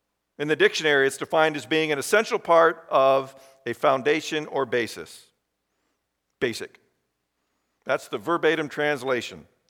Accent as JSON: {"language": "English", "region": "Michigan", "country": "United States", "said": "I'm a Lions fan, I'm from Michigan, not much to claim lately."}